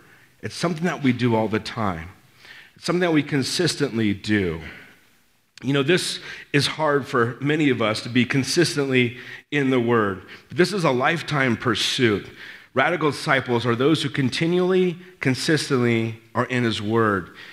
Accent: Los Angeles, California, United States; I lived in South L.A. I grew up in South L.A. area, and that's where most of my problems probably started.

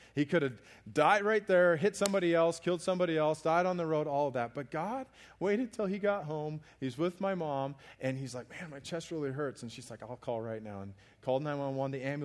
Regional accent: Alaska, United States; I grew up in Alaska, y'all, so I don't know why I'm saying y'all, but I grew up in Alaska

